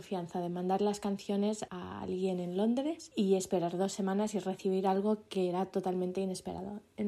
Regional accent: Catalonia, Spain; soy de Lampordà y estáis escuchando mi nuevo EP

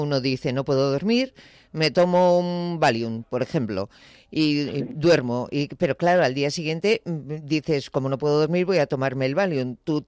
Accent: Spain; como somos los españoles en este sentido

